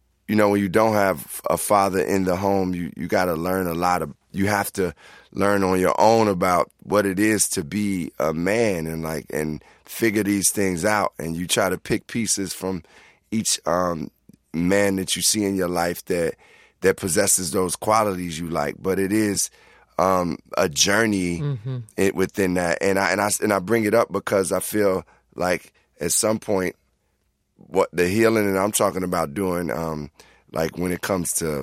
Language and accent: English; Chicago, Illinois, United States; But I love Detroit. I'm from Chicago